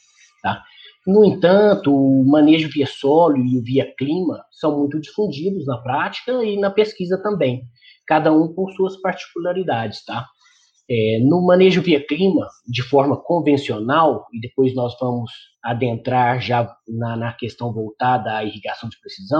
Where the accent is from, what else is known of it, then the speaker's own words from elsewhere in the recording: Papagaios, Minas Gerais, Brazil; Sou mineiro, natural de Papagaios, cidade localizada a aproximadamente 141 quilômetros da capital.